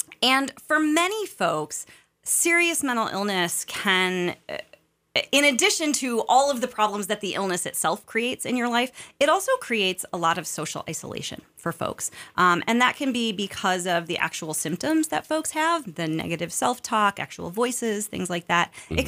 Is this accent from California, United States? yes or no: no; Ann Arbor, Michigan, United States; I grew up in Southeast Michigan, spent most of my time in Ann Arbor.